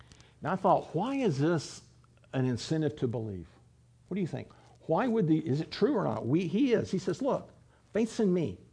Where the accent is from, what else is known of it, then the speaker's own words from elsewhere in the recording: Texas, United States; Because I don't have to quit being an American. I don't have to quit being a Texan.